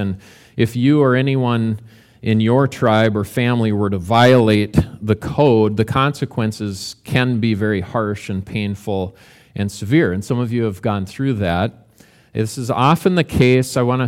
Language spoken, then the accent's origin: English; Minnesota, United States; So I was born in Minnesota … There were no girls in my family, just five boys. Grew up out in the country. It used to be my great-grandpa's farm.